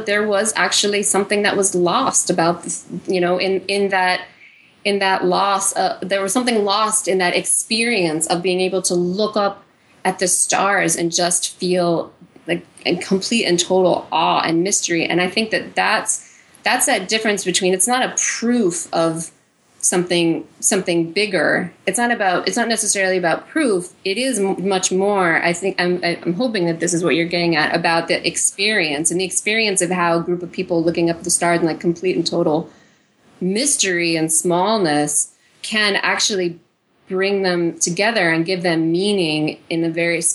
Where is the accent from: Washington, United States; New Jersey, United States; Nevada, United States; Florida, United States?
Nevada, United States; Las Vegas; I was born and raised in Las Vegas, which is not exactly, for me, it was not a good place for, you know, I guess a thinking person.